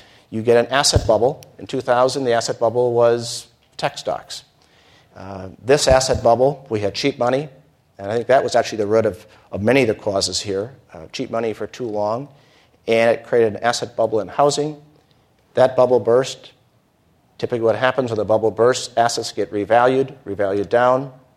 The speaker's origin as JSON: {"language": "English", "region": "Minnesota", "country": "United States", "tie": "born or raised there", "said": "and I grew up in Minnesota"}